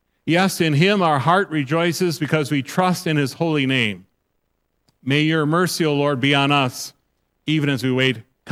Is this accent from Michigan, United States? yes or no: yes; Michigan, United States; Growing up in Michigan, one of my fond memories on 4th of July weekend was attending with my father and my brothers the fast-pitch softball tournament along the shores of Lake Michigan.